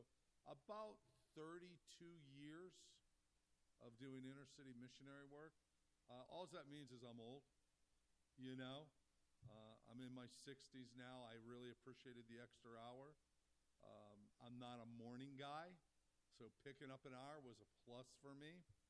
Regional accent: Pittsburgh, Pennsylvania, United States; also born or lived in New York; because I grew up in Pittsburgh, Pennsylvania, then upstate New York.

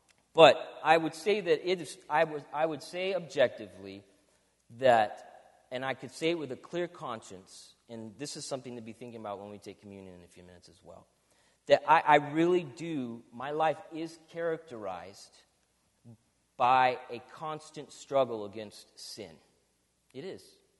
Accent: San Diego, California, United States; growing up in San Diego, it was the San Diego Chargers.

